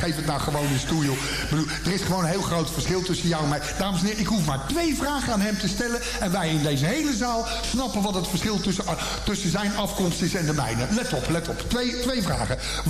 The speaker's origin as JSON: {"language": "Dutch", "town": "The Hague", "region": "South Holland", "country": "Netherlands", "tie": "born there", "said": "Ik ben er ook geboren in Schilderswijk."}